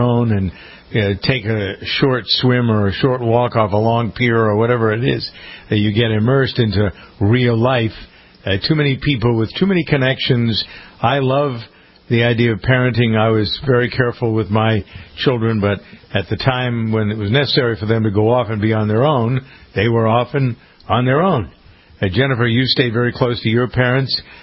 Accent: Framingham, Massachusetts, United States; in my hometown of Framingham

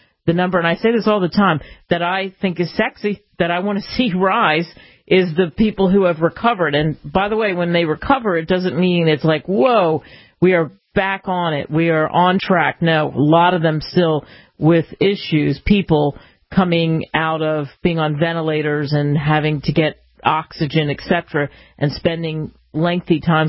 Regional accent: New Jersey, United States; Sadly, in New Jersey, really my home state, it's gotten worse.

